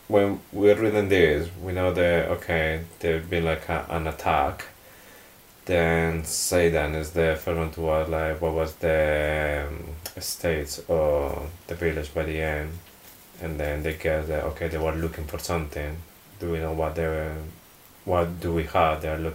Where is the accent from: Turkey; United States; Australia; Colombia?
Colombia; I'm from Colombia